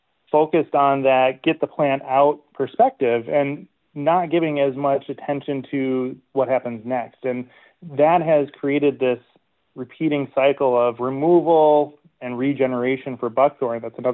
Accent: Minnesota, United States; So I'm from Minnesota originally, and so I spent a lot of time outdoors.

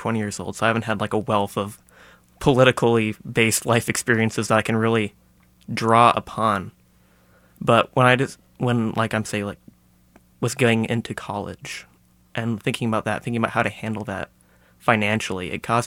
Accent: Belton, United States; I grew up in Belton, which is just south of here.

